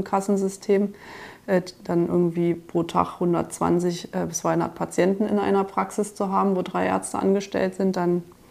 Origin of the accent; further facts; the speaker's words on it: Berlin, Germany; Ich bin ja Berlinerin